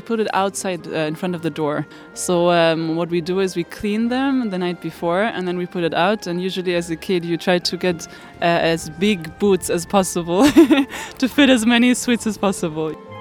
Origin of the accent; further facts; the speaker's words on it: Austria; I'm from Austria, from the middle of Austria.